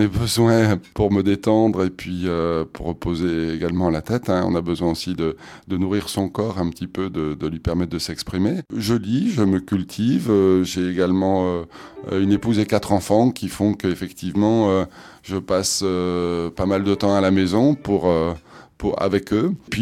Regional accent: Toulouse, Occitanie, France; born there; Je suis né à Toulouse, donc j'ai une affection particulière pour le Grand Sud-Ouest en général, où il fait bon vivre, où il y a beaucoup de convivialité.

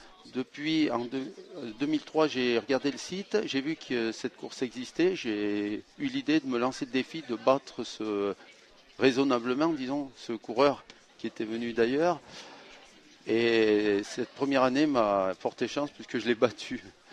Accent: Auvergne-Rhône-Alpes, France; Je viens proche de Grenoble, dans l'Isère.

